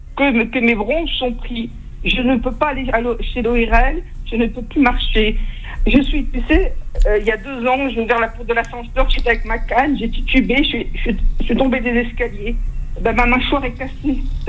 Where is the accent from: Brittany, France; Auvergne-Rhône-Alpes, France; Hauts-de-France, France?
Auvergne-Rhône-Alpes, France; Saint-Étienne; now in Paris, France; C'est à Saint-Étienne, je suis stéphanoise, je tiens à Saint-Étienne, à ma campagne.